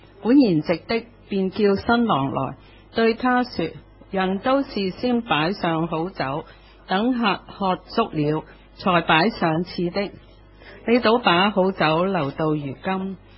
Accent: Hong Kong; 对我们香港人来讲呢

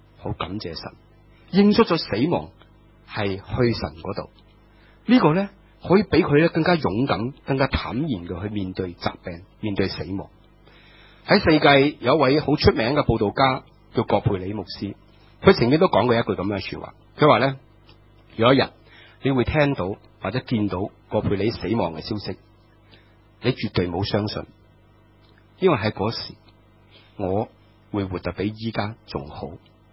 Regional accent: Hong Kong; 或者我们香港人所熟悉的沙士人质事件

